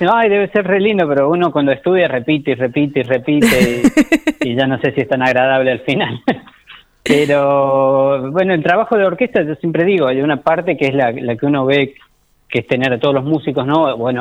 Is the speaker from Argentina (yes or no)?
yes; Cruz del Eje, Córdoba, Argentina; yo soy de Córdoba, soy de Cruz del Eje, relativamente cerca de...